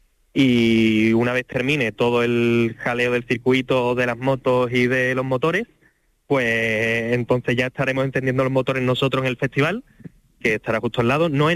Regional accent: Andalusia, Spain; como andaluz estoy contentísimo

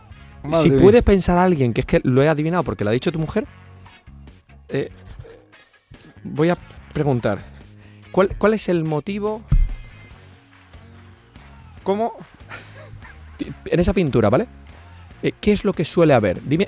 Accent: Extremadura, Spain; porque yo soy extremeño

